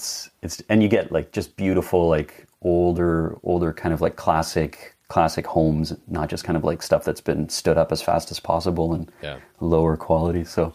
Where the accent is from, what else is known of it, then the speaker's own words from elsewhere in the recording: Canada; born there; English is a second language; So yeah, I'm actually English as a second language, funny enough. I was born in Canada though.